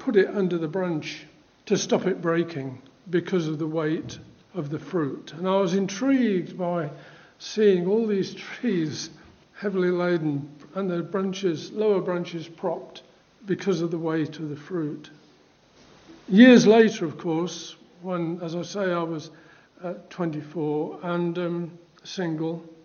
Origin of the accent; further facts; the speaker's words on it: Holbeach Marsh, East Midlands, United Kingdom; born there; I was born in Holbeach Marsh, for those of you who know where that is. And that's real country.